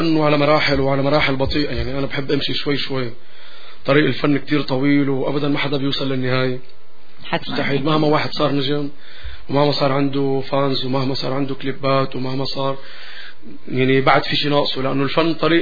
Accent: Syria; أنا انطلقت من سوريا وبفتخر

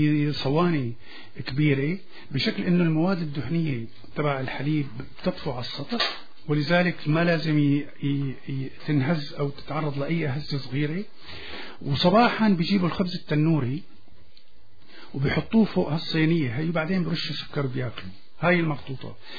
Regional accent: Homs, Homs Governorate, Syria; انا بدي اقول اذكياء لانه انا حمصي طبعا

